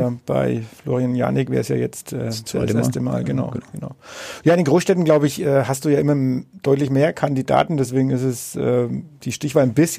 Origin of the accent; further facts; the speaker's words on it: Bad Windsheim, Bavaria, Germany; kann ich jetzt auch meine Heimatstadt Windsheim als Beispiel anführen